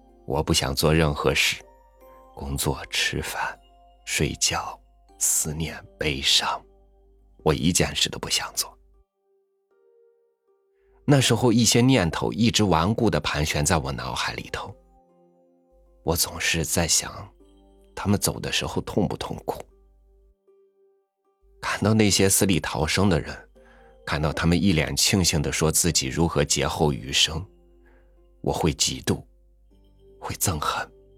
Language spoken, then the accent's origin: Chinese; Yingxiu, Sichuan, China; 我来自四川，家住四川省阿坝州汶川县映秀镇。